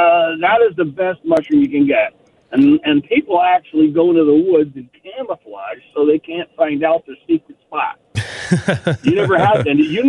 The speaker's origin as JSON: {"language": "English", "town": "Harrison", "region": "New Jersey", "country": "United States", "lives_now": "Huntington Mills, United States", "said": "I'm from Harrison, New Jersey myself, so I was considered a PR from there too until everybody got to know me, and now I'm living up at Huntington Mills"}